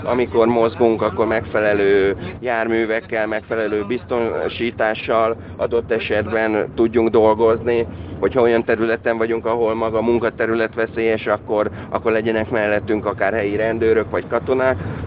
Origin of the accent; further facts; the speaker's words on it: Hungary; tudjuk megmutatni azt, hogy magyarok vagyunk